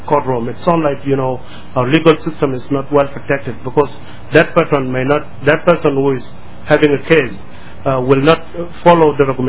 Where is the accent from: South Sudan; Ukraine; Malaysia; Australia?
South Sudan; English is a second language; now in Mankato, United States; I'm a Nuer. I'm Nuer from South Sudan. I live here in the United States for 10 years. I live in Mankato, Minnesota.